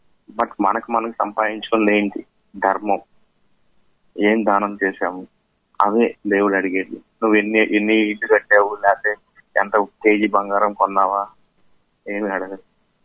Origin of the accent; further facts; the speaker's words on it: Kovvur, Andhra Pradesh, India; also born or lived in Gangavaram; మా సొంత ఊరు వచ్చేసరికి గుంటూరు డిస్టిక్ గురజాల గంగవరం. సో బాల్యం నుండి మా అమ్మ నేను వెస్ట్ గోదావరి కొవ్వూరులో ఊహ తెలిసినంత అక్కడే ఉండేవాడిని.